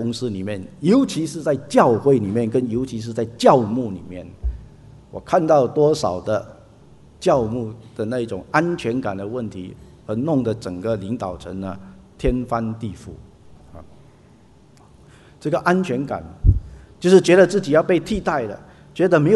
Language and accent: Chinese; China; 所以不要用我们中国人的那一种改朝换代，或者是革命，或者是起义，或者取代的那种模式去看这个大卫要取代这个扫罗的这个事情。